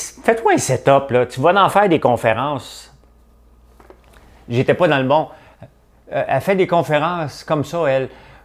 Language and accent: French; Gatineau, Quebec, Canada; Je suis de Gatineau. T'es passé devant chez nous.